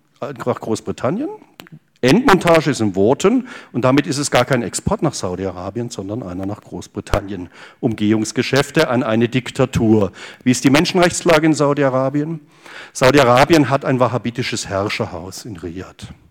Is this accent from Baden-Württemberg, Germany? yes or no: yes; Freiburg, Baden-Württemberg, Germany; in Freiburg, bei mir, in meiner Heimatstadt.